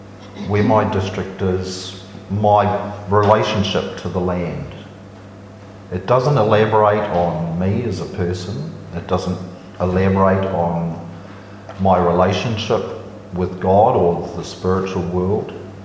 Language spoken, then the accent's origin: English; Te Puke, Bay of Plenty, New Zealand; born there; So my Pepeha then would look something like … I was born in Te Puke.